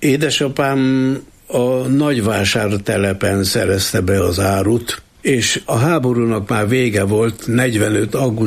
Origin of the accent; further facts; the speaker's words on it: Zirc, Veszprém County, Hungary; born there; also born or lived in Budapest; Zirszen születtem, a Cisserciek nagyvárosában, a Bakony fővárosában, és az az érdekes, hogy minden nyáron aztán ott is nyaraltam, Pestről Zirszre mentünk